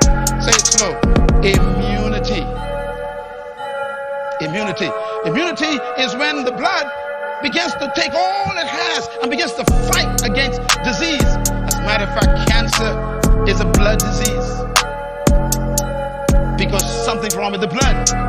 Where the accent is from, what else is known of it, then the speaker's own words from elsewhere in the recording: Baytown, Texas, United States; but I was brought up in Baytown. We used to plead the blood.